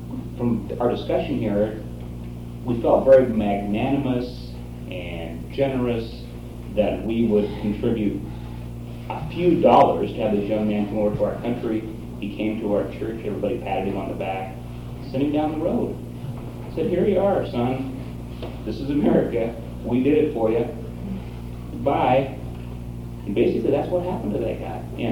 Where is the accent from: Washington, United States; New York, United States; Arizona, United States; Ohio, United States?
Washington, United States; I'm from Tulsa, Washington, and we have a substantial population of Southeast Asian immigrants in the community